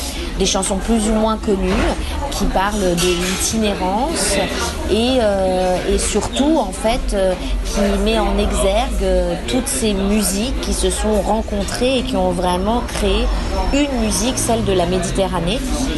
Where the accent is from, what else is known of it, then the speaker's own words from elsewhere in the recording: France; parce que moi je suis française, avec des origines diverses